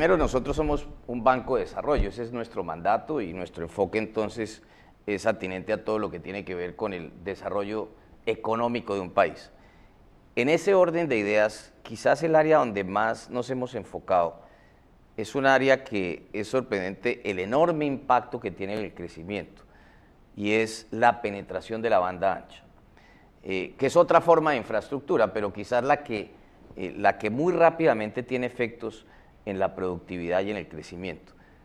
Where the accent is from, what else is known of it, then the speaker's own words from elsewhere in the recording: Colombia; Por ejemplo, en Colombia, en mi país